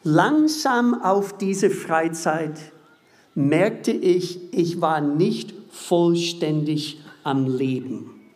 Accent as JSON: {"language": "German", "region": "Minnesota", "country": "United States", "second_language": "German", "said": "Ich komme aus Bundesstaat Minnesota, liegt in der Mitte in den USA. Die Menschen dort sind so Salz der Erde. Hart arbeitende, manchmal wortkarge Menschen, aber freundlich."}